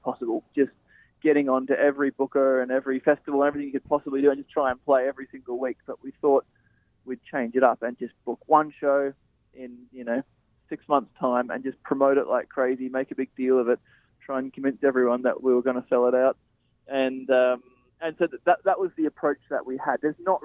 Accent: Melbourne, Victoria, Australia; a lot of people, when they find out we're from Melbourne, they want to know, oh, what's going on?

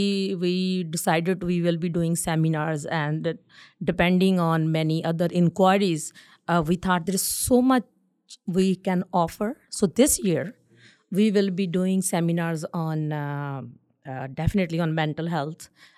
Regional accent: North India, India; In our family, in generations, because I'm from North India, nobody learned a classical dance.

